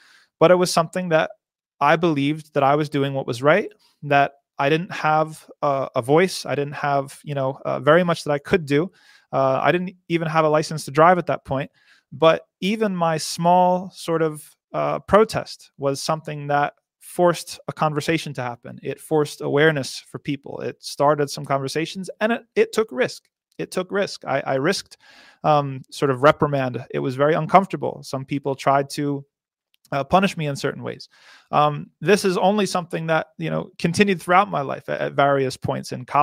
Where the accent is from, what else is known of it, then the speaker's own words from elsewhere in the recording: New Jersey, United States; I'm from New Jersey, mashallah.